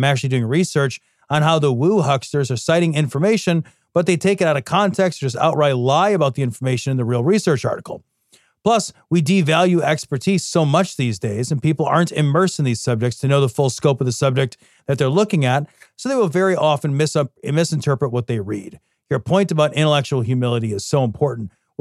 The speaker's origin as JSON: {"language": "English", "region": "Idaho", "country": "United States", "tie": "born or raised there", "said": "Let me just say that growing up in Idaho was weird."}